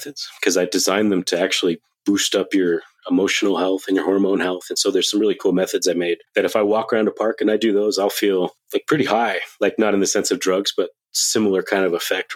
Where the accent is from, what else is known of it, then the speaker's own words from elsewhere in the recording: Denver, Colorado, United States; Us in Denver.